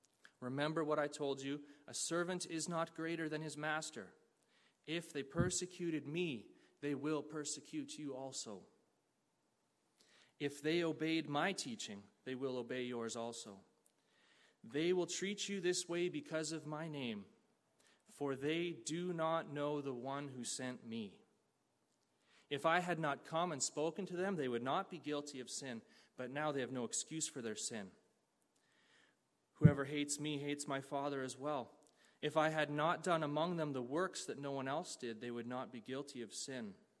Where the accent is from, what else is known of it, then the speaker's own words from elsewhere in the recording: Canada; Here in Canada, quite the opposite is true. See, being Canadian, having our citizenship is very good in so many ways.